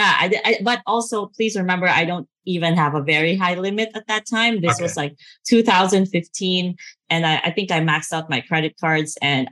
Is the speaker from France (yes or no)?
no; Philippines; Of course, as a Filipino, I have a Philippine passport.